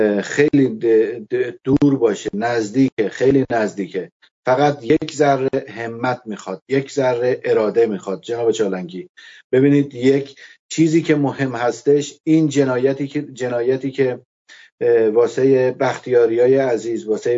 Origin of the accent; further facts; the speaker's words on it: Iran; ما نزدیک به 5 میلیون نفر بیرون از ایران هستیم